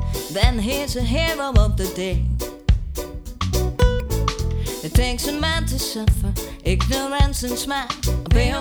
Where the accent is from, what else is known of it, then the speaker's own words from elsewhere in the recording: England, United Kingdom; accent: English; now in New York, United States; you can hear it in my accent when I talk. I'm ….